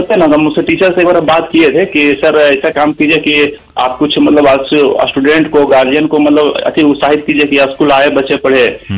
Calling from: Nawada, Bihar, India; तो हम लोग मेरे गांव में ही जैसे देख लिया हाई स्कूल को

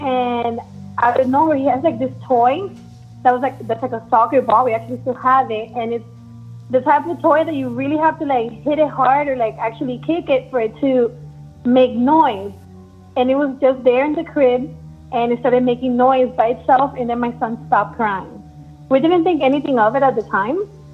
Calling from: Miami, Florida, United States; I'm calling from Miami, Florida.

